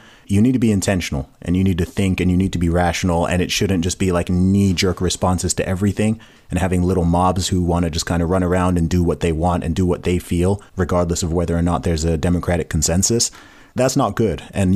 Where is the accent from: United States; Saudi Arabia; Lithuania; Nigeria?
Saudi Arabia; I grew up in Saudi Arabia